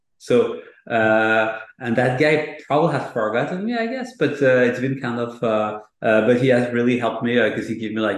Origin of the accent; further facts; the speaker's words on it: France; But because I was from France, in France, you know, we've got this kind of lifetime employment thing.